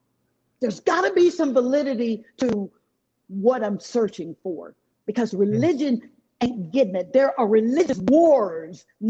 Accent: Mississippi, United States; Well, I'm from Mississippi.

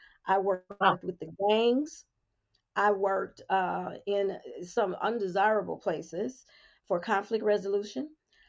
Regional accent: New York, United States; also born or lived in St. Louis / East St. Louis; now in Los Angeles, United States; I am transplanted from New York to St. Louis.

